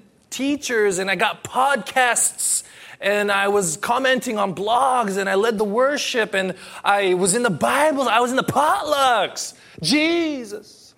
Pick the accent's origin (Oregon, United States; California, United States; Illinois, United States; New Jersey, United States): California, United States; Los Angeles; So, I grew up in Los Angeles, and I had a friend who works in Hollywood at a TV station